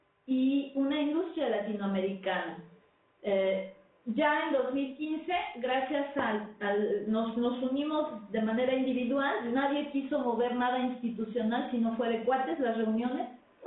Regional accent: Mexico; debemos reconocer como país, como mexicanos

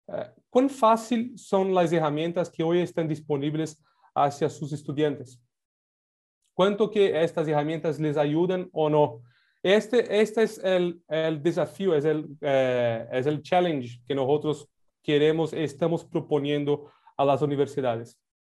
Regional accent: Brazil; Spanish is a second language; Aquí soy brasileño, estoy en Brasil.

